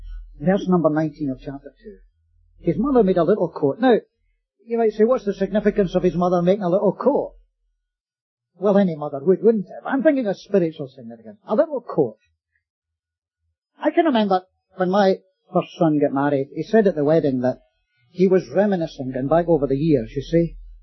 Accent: Scotland, United Kingdom; I would say to advise you to sell them if you can get, being a Scotsman, sell them if you can get some money for them.

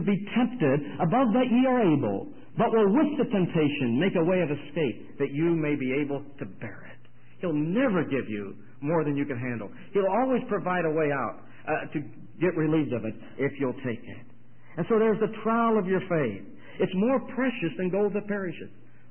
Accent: Rochester, New York, United States; You know, as you know, I'm from Rochester. We get a lot of snow in the winter.

